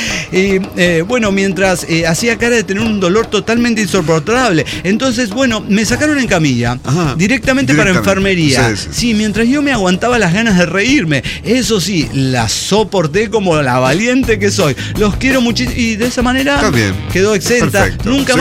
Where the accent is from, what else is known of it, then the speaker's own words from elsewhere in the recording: Tarija, Bolivia; soñadora de Tarija, Bolivia.